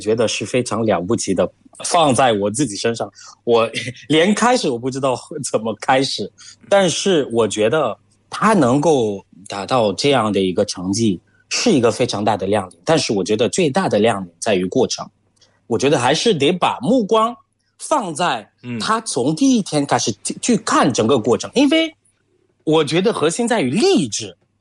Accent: Cameroon; Chinese is a second language; 大家好，我是来自喀麦隆的

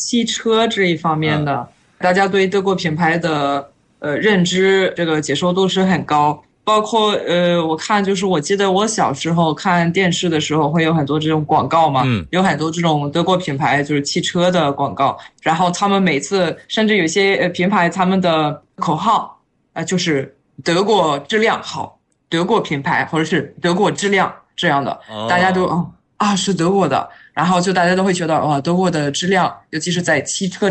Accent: France; Chinese is a second language; 大家好，我是来自法国的

